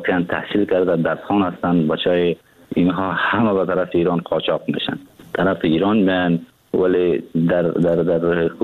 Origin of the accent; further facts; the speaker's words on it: Afghanistan; now in Turkey; من تقریبا مدت یک ماه یا کمتر میشه که از افغانستان بیرون آمدم، بیرون شدم، بلند هم به ترکیه بسر میدارم.